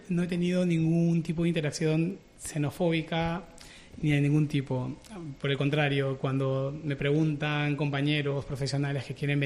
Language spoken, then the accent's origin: Spanish; Peru; moved away as an adult; Era funcionario del Estado, trabajé como odontólogo para el ejército del Perú, tenía el grado de teniente